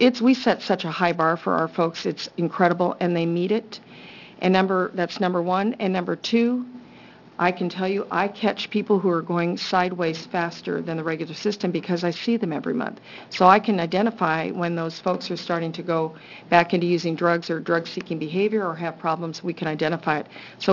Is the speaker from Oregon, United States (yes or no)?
yes; Salem, Oregon, United States; When I was growing up in Salem, I'm from here, my father put a project together, and we rebuilt Leslie Gym with the Lifers Club.